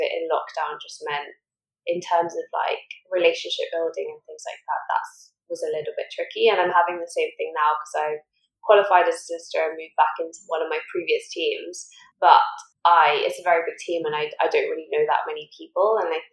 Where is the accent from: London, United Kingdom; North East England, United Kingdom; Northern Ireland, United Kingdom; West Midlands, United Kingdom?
London, United Kingdom; Harrow; So I grew up in North West London in Harrow, elevations. And I'm a Gujarati, but my parents, and my mum's from Tanzania and my dad's from my mum's from Kenya